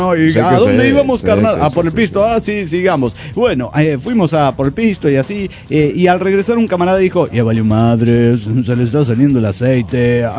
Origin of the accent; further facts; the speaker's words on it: Mazatlán, Sinaloa, Mexico; now in Tijuana, Mexico; Yo nací y crecí en Mazatlán.